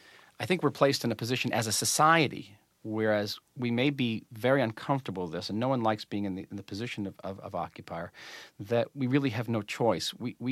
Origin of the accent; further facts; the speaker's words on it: United States; now in Israel; I moved to Israel. I was raised in the United States.